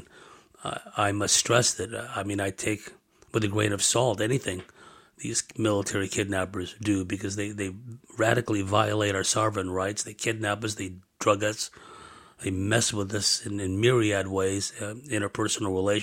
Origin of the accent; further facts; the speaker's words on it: San Jose, California, United States; since I'm from San Jose, I flew up from San Diego and went up to San Jose for the weekend